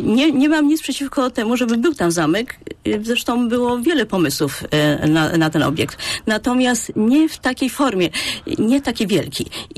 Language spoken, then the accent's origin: Polish; Poznań, Greater Poland Voivodeship, Poland; Myślę, że my wszyscy poznaniacy